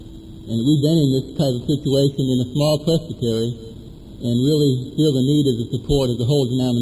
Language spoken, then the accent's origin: English; Houston, Texas, United States; I'm also from Houston, Texas.